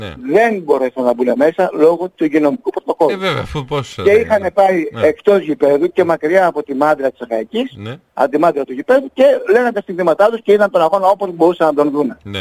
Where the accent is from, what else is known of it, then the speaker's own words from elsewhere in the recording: Western Greece, Greece; φυσικά εδώ για το χωριό μου, για την Αχαγιά μιλάω.